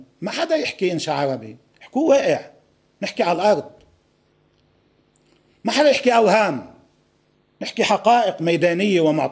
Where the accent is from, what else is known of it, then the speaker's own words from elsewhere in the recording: Lebanon; جاهزين نعمل هذا الشيء كلبنانيين.